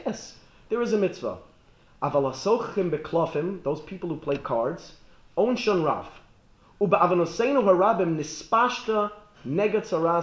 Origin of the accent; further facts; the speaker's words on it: United States; Baruch Hashem, I'm an American, and we have religious freedom here.